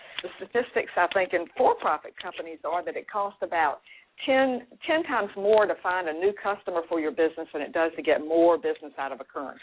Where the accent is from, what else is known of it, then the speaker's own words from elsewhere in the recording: Raleigh, North Carolina, United States; And there was an organization in Raleigh, I'm from Raleigh, North Carolina, Interact, the local rape crisis center